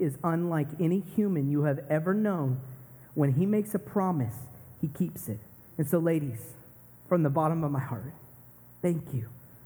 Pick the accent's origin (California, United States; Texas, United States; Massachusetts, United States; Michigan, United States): Texas, United States; Fort Worth; And that's my pastor for my church back home. I'm from Fort Worth, Texas.